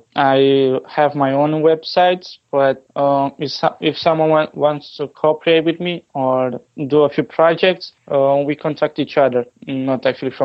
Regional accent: Severin, Mehedinți County, Romania; English is a second language; now in North America; I'm from Romania, but my city is pronounced Severin. It's a southwest city, and it's actually a pretty big community right here. We actually live near the sea

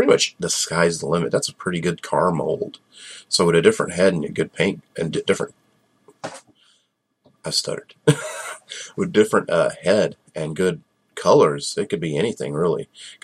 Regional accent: Georgia, United States; And you're from Minnesota. I'm from Georgia.

